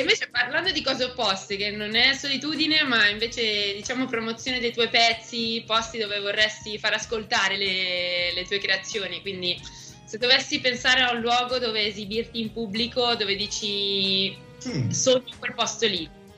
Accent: Milan, Lombardy, Italy; now in Rome, Italy; io sono di Milano, ma fortunatamente abito a Roma.

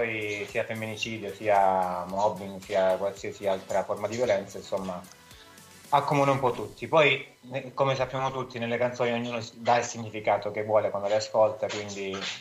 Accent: Calabria, Italy; siamo partiti da un tema, da una storia vera delle nostre parti, insomma, della provincia di Cosenza

